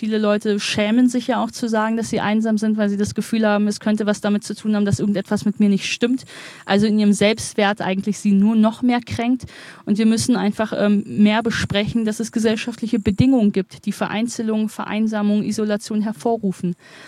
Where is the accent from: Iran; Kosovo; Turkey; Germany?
Germany; Wuppertal, North Rhine-Westphalia; in meiner Heimatstadt Wuppertal, die ja so eine Stadt von Vorindustrialisierung und jetzt eher Abgesang ist, dass es dort wahnsinnig viel Verschiedenheit gibt.